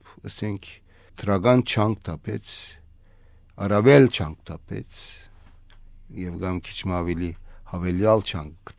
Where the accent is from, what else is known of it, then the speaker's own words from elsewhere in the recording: Turkey; ես Թուրքիացի եմ, Թուրքիո հայ եմ, բայց նույնադեն Հայաստանցի եմ, քանի որ իմ արմատներս ունի, իմ ցեղով հայրենիքս է